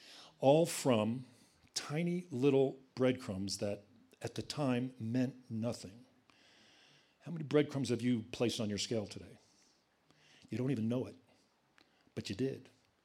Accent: Virginia, United States; They're from Ethiopia. I'm from Virginia.

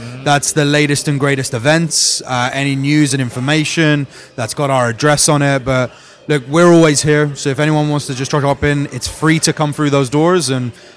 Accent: United Kingdom; And that felt really good for me being British and it being a game I really love.

